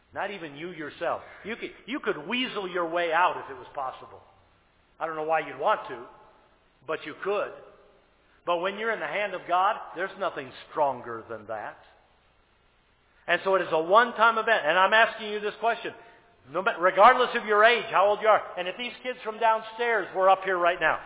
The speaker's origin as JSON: {"language": "English", "town": "Pontiac", "region": "Michigan", "country": "United States", "tie": "born there", "said": "I was born in St. Joseph's Hospital in Pontiac, Michigan, on October 20th of 1956."}